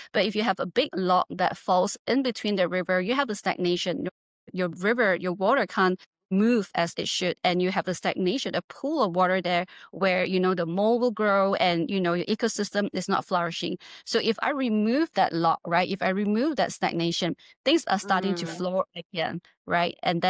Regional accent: Malaysia; because I'm Malaysian, right?

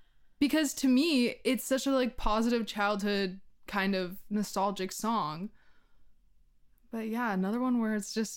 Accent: Mississauga, Ontario, Canada; Well, I'm from Mississauga, but yeah.

